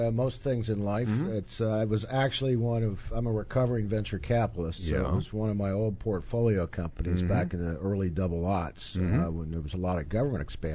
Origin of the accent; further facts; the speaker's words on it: West Virginia, United States; I spent most of the boyhood years in West Virginia.